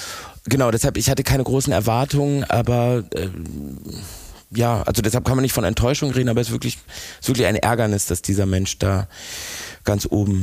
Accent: Hamburg, Germany; also born or lived in Berlin; ich komme aus Hamburg, ich war die letzten Jahre immer in Hamburg, weil ich immer in Hamburg gearbeitet habe, habe aber in Berlin gelebt und bin dementsprechend, habe dann irgendwie entschieden, ich ziehe zurück nach Hamburg und jetzt bin ich hier angekommen wieder

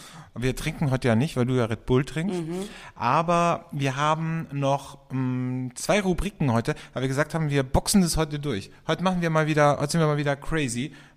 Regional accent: Austria; bei uns in Österreich

